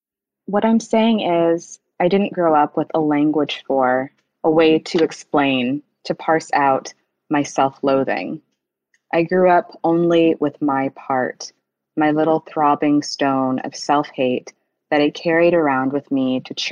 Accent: Huntsville, Alabama, United States; I also knew that I wanted to set it in my hometown, mostly just because I don't read a lot of books that are set in Alabama, or particularly in Huntsville, Alabama, which is a really interesting city.

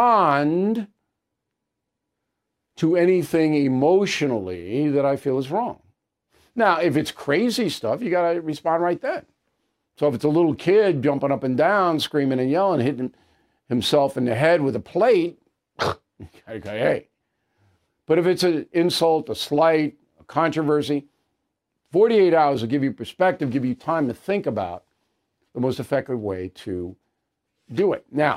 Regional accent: Ireland; I wait 48 hours because I'm Irish.

